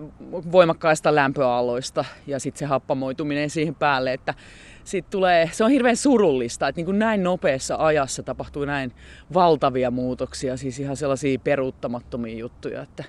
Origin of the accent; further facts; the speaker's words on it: Valkeakoski, Pirkanmaa, Finland; tämä mun lapsuus vietetty täällä Valkeakoskella ja sitten siellä Porvoon mökillä, niin, Pellingin mökillä